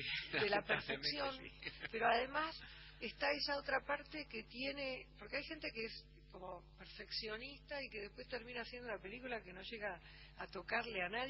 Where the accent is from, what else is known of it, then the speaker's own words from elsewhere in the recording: Buenos Aires, Argentina; Cuando yo nací era Palermo